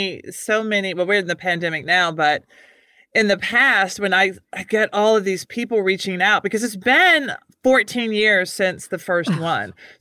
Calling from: Washington, District of Columbia, United States; I'm actually in Washington, D.C.

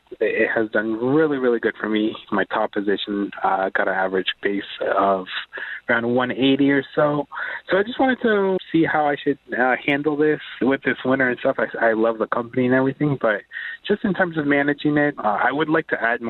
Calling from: Virginia, United States; I'm calling from Virginia.

